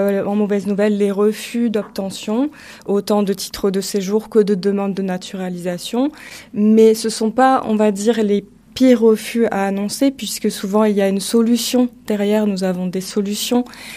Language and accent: French; France; j'ai 33 ans, je suis française, je parle français.